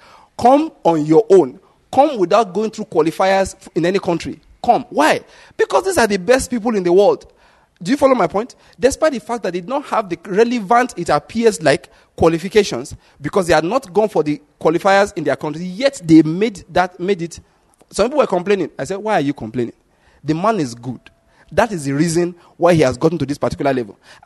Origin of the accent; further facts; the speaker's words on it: Nigeria; they employed me as a Nigerian.